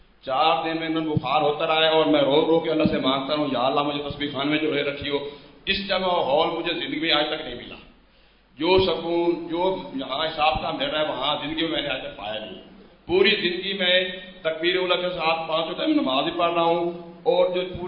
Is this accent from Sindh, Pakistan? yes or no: no; Faisalabad, Punjab, Pakistan; میں فیصل آباد سے آیا ہوں جی